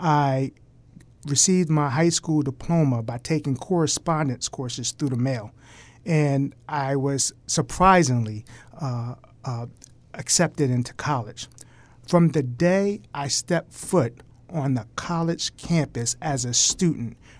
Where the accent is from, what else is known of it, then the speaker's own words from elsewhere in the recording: Wilmington, Delaware, United States; I grew up in Northeast Wilmington, and between Northeast Wilmington and Garfield Park off the Route 9 corridor.